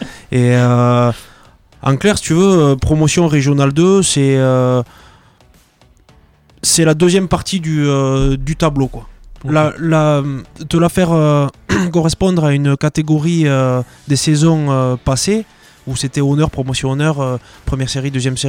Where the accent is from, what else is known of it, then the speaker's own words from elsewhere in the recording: Pontacq, Nouvelle-Aquitaine, France; on est de Pontac, on est du village, on a joué ensemble ici, on a grandi.